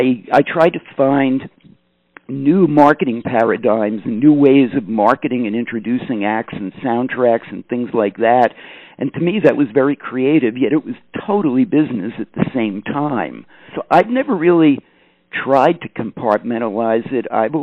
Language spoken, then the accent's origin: English; New York City, New York, United States; I grew up in the New York City area, and when I say New York City area, part of the time in New York City itself, part of it in the suburbs.